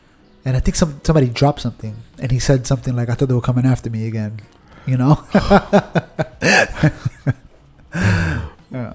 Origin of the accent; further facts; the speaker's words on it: United States; But as an American people, we should have the freedom to do it.